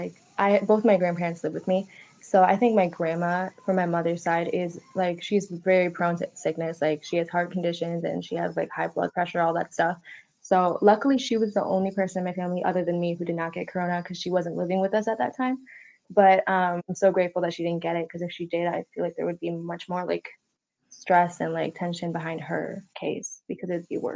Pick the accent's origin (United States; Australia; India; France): India; Oh, so for me and my family, like we're from India, obviously.